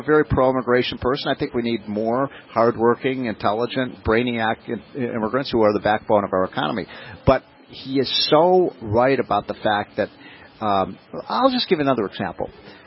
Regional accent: Illinois, United States; It hasn't worked in my home state of Illinois.

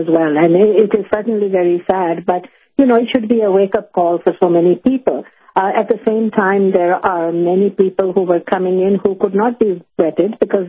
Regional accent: Canada; we had had a terrible terrorist attack here in Canada, in Ottawa, where I live. I'm a Canadian.

